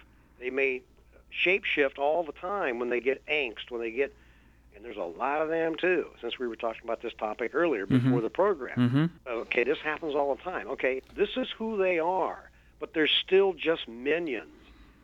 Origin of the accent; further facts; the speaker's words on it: Dayton, Ohio, United States; I grew up around the Dayton area